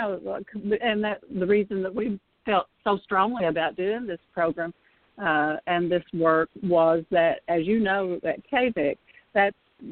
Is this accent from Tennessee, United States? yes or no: no; Hyden, Kentucky, United States; my hometown.